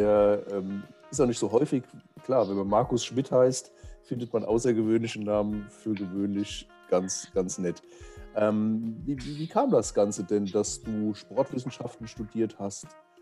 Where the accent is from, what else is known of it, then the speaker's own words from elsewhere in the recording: Langenhahn, Rhineland-Palatinate, Germany; Ich bin aus Langenhahn, das sind 6 Kilometer.